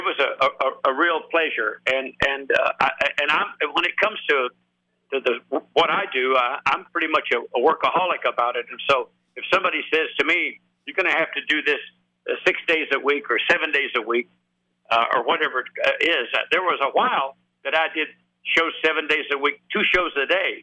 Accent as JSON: {"language": "English", "region": "Florida", "country": "United States", "tie": "born or raised there", "said": "Well, I would have to say that yes, I am on the road, but I'm back in my home state of Florida."}